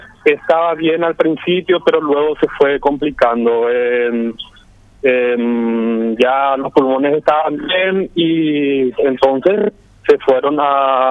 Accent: Ñemby, Central, Paraguay; nosotros somos de Ñemby, barrio Villanita

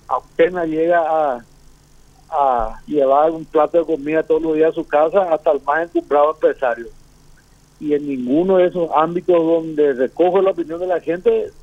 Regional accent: Paraguay; Yo tengo toda la ilusión como ciudadano paraguayo

